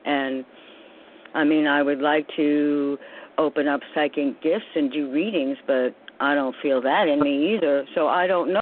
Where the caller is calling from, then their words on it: New York City, New York, United States; I'm calling from New York also.